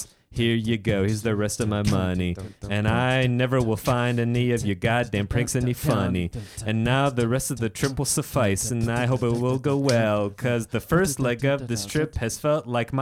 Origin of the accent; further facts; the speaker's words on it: California, United States; now in New York, United States; I know that I look like I was born yesterday, but I'm actually from New York.